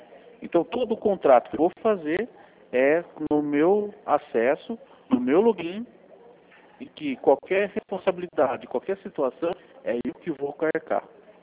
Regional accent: Sorocaba, São Paulo, Brazil; Não, não sou de Botucatu. Eu sou de Sorocaba, sou do interior também, mas não sou de Botucatu.

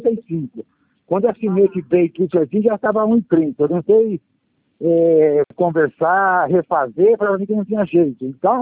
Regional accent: Matão, São Paulo, Brazil; a minha cidade é Matão

